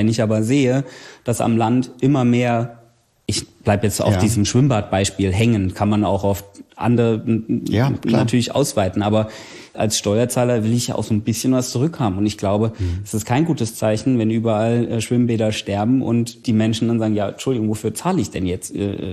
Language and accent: German; Bad Wildungen, Hesse, Germany; In meiner Heimatstadt in Bad Wildungen wollte man das Bad schließen